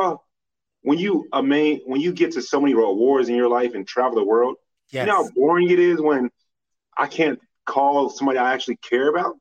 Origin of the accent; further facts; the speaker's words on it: Dallas, Texas, United States; I'm from Dallas.